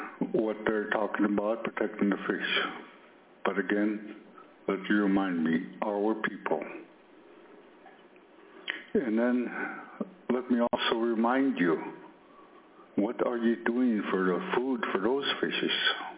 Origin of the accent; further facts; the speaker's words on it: Excursion Inlet, Alaska, United States; also born or lived in Hoonah; I'm a Tlingit from Sitka. I was born and raised in Excursion Inlet in Hoonah, Alaska. After graduating from school in Hoonah, I attended Mount Edgecombe High School.